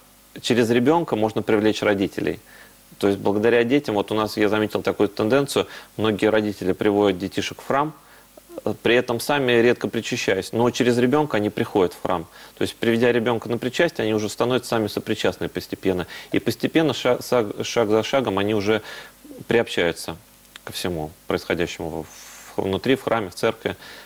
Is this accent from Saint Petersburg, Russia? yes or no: no; Makhachkala, Dagestan, Russia; born there; Дело в том, что я родился в Махачкале, это Дагестан, соседняя с вами республика